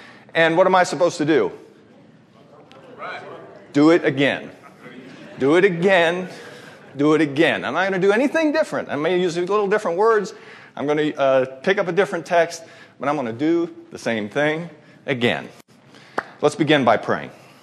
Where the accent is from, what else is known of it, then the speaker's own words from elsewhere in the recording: Prescott, Arizona, United States; I'm from Prescott. I'm a Presbyterian.